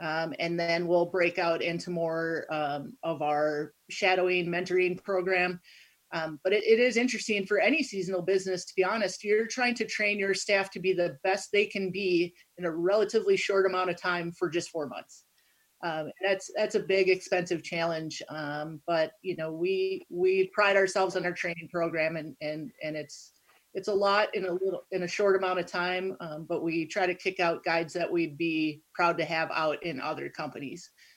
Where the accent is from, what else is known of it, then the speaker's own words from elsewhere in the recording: Wisconsin, United States; I'm originally from Wisconsin and somehow we always end up slightly Midwest heavy